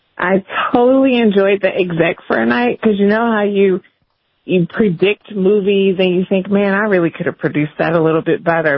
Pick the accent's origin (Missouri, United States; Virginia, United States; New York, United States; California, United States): Missouri, United States; St. Louis; No, I think I've seen him around because I am from St. Louis, but I'm not related to him.